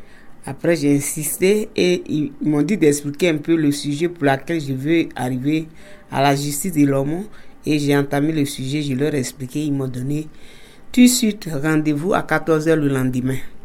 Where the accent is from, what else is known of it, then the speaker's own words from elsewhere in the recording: Côte d’Ivoire; now in France; Je viens de la Côte d'Ivoire, je suis ivoirienne.